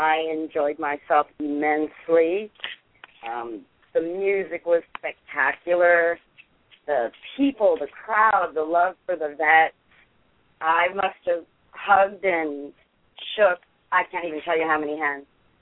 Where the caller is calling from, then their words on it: Winnetka, United States; I'm calling from Winnetka.